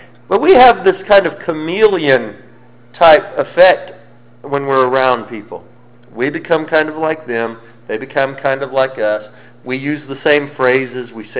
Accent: Colorado, United States; also born or lived in Mississippi / Alabama / Louisiana; I grew up in Colorado. And if you've ever heard anyone from Colorado talk, you know I don't talk like somebody from Colorado.

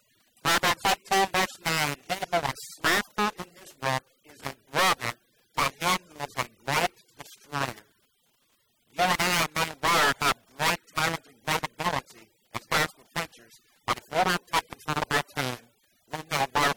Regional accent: Texas, United States; Remember, I grew up in River, Texas, up in the Panhandle.

